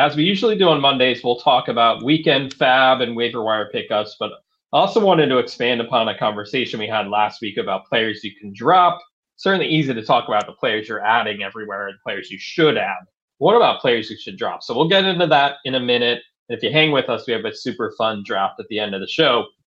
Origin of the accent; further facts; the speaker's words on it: United States; I grew up outside Washington, D.C.